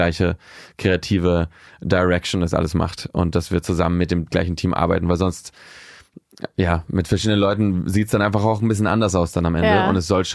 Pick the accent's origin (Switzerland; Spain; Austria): Spain; Barcelona, Catalonia; Das war halt in der Costa Brava, da wo ich auch aufgewachsen bin in Spanien, in Barcelona.